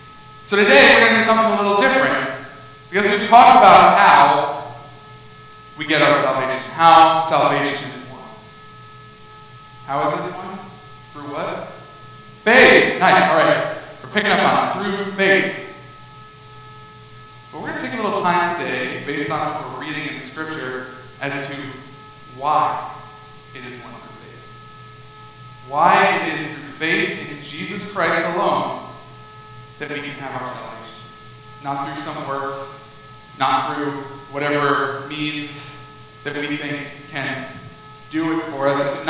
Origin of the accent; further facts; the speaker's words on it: New York, United States; Not really stressed, just frustrated because I'm a New Yorker.